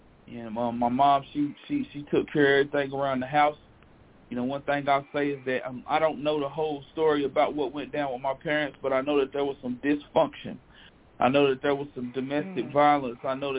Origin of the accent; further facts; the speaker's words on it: North Carolina, United States; born there; also born or lived in Cleveland County, United States; I was born in Rutherford County, North Carolina, rural North Carolina to be exact. I come from a big old family down in Cleveland County, North Carolina, in the country.